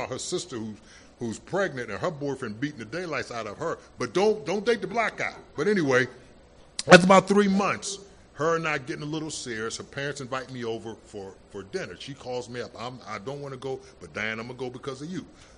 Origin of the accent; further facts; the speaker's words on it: Midwest, United States; now in Manchester, United States; I had just moved up to, I haven't been in Manchester long, I'm from the Midwest.